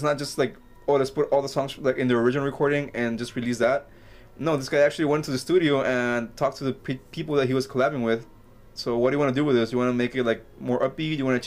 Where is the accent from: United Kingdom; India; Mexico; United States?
Mexico; English is a second language; when I grew up in Mexico, I'd watch all the movies that were in English with Spanish subtitles, so I've been reading subtitles since I was a little kid.